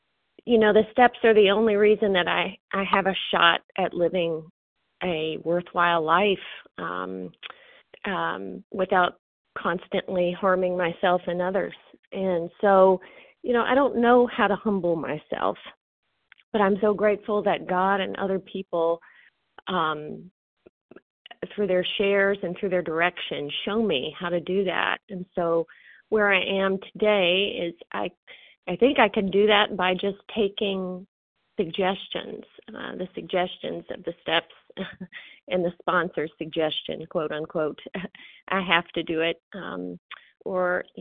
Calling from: Kentucky, United States; from Kentucky.

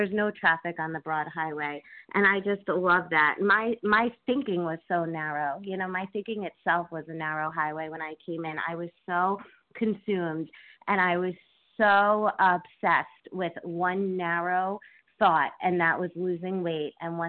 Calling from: New York, United States; in New York.

